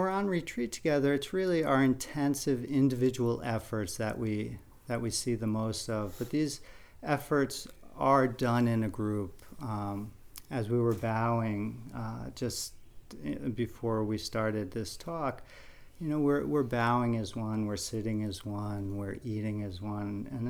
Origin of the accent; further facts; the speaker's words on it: Massachusetts, United States; I'm also from Massachusetts, part of that contingent of Village Zendo out there, and I'm out on the Cape.